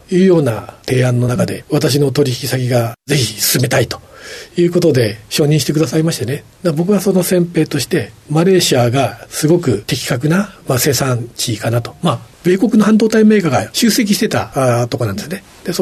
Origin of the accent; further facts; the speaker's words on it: Tozawa, Yamagata, Japan; born there; 山形県でございまして、北の方にある戸沢村というところで生まれました。